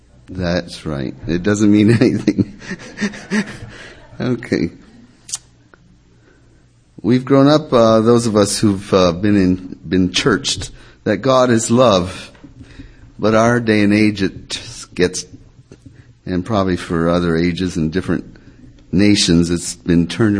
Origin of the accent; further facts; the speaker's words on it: Burundi; also born or lived in Kenya; I live in Burundi. I grew up there and also in Kenya at boarding school. It's a small country about the size of maybe New Jersey.